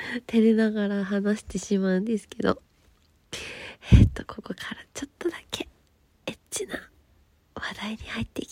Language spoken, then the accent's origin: Japanese; Sapporo, Hokkaido, Japan; 出身地は札幌です。